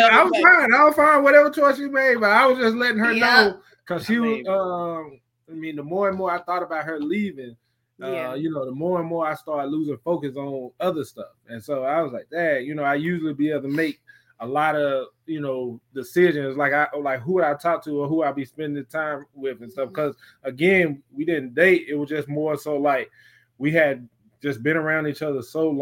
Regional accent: Macon, Georgia, United States; Yeah, I'm from Macon, Georgia.

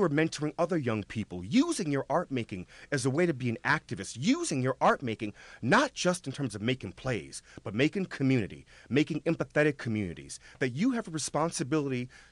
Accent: New Orleans, Louisiana, United States; Because where I came from, as an African-American man growing up in the South in New Orleans, art was a luxury item.

